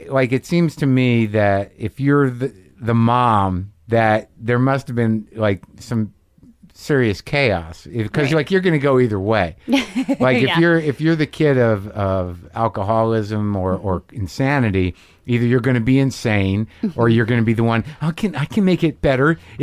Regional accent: New Jersey, United States; I'm from Morris County.

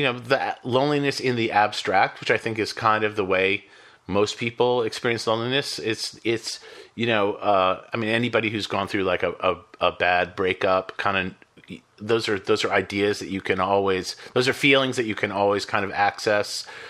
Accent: Boston, Massachusetts, United States; born or raised there

